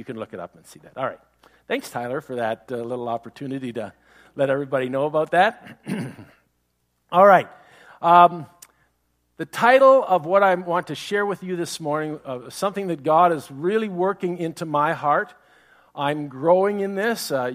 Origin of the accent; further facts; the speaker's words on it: Ontario, Canada; now in United States; we're from Canada originally, grew up in southern Ontario, and moved to the United States in 1987.